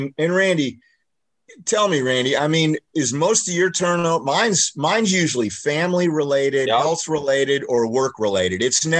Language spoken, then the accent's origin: English; Fort Myers, Florida, United States; We grew up here in Fort Myers.